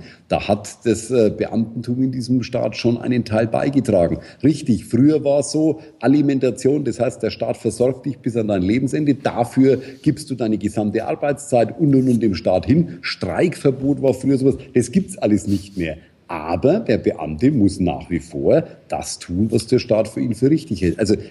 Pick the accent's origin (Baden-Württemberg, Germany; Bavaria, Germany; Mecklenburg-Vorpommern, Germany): Bavaria, Germany; Nuremberg; Nürnberg, meine Heimatstadt. Dort geboren, aufgewachsen, zur Schule gegangen, Universität, studiert, erste Liebe, Ehe geschlossen.